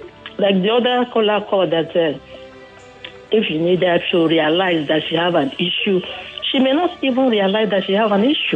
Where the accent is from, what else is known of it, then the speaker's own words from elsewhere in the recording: Imo, Nigeria; Okay. I'm from Imo State.